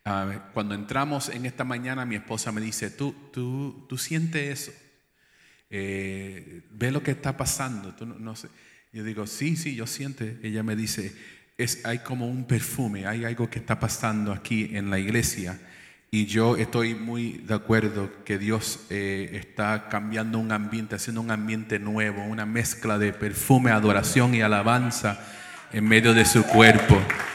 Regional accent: New York, United States; first language English; Spanish is a second language; Eso es el producto de nacer en Nueva York y ser creado en una casa donde mayormente se hablaba inglés, aunque somos puertorriqueños.

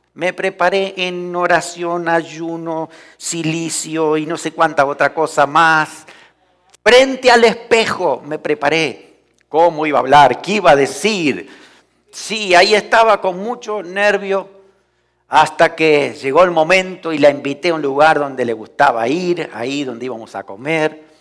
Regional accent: Pehuajó, Buenos Aires Province, Argentina; yo tenía que viajar a mi pueblo, a Pehuajó

